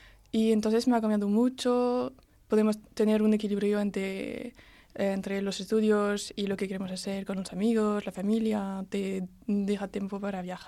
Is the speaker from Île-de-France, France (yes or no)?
no; Marseille, Provence-Alpes-Côte d'Azur, France; Spanish is a second language; now in Spain; Del sur, de Marsella.